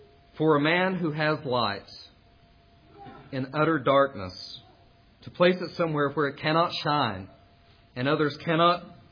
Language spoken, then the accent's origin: English; Castlewood, Virginia, United States; Now, many of you know that I am from Castlewood, Virginia. Castlewood really isn't a town. It's kind of this small community built on the side of a road.